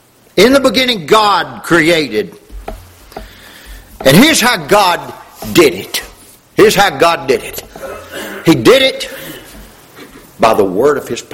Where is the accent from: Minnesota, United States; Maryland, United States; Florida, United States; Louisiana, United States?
Louisiana, United States; We growing up in Louisiana, and we had hogs.